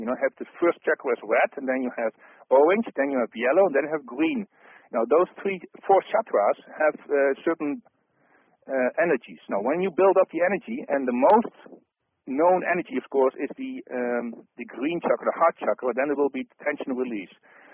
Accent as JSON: {"language": "English", "country": "Netherlands", "second_language": "English", "said": "I'm trying to translate from Dutch to English now. And I'm from the Netherlands, so forgive me if I sometimes have a strange translation."}